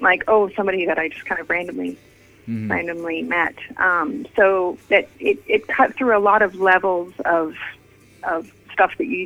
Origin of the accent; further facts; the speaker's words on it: California, United States; we came from California. That's where I grew up, in the Bay Area of California near San Francisco, and I did not speak Spanish.